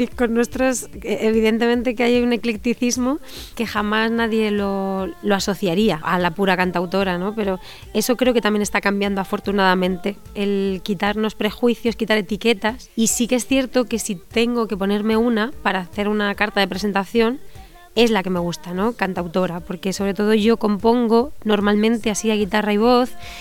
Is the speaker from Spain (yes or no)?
yes; Albacete, Castilla-La Mancha, Spain; que soy una cantautora de Albacete